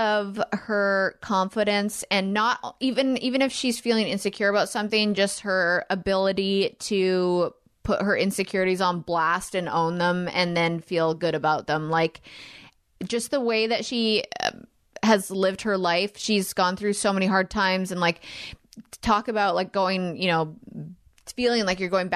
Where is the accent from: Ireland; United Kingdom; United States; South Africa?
United Kingdom; I am like I'm very British. I'm very, very British.